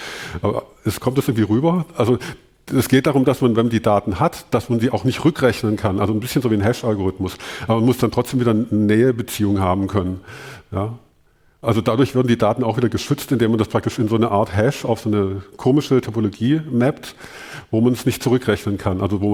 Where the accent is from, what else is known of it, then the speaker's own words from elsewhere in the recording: Stuttgart, Baden-Württemberg, Germany; Also ich komme aus Stuttgart